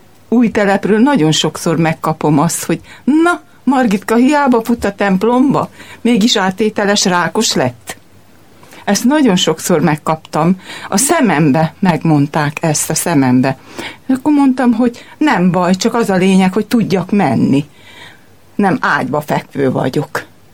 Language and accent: Hungarian; Komló, Baranya, Hungary; szintén Komlóról jöttünk.